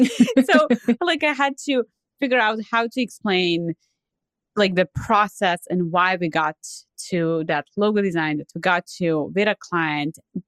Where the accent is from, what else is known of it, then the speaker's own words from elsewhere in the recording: Serbia; I'm originally from Serbia, and in Serbia, we don't really have like a high school.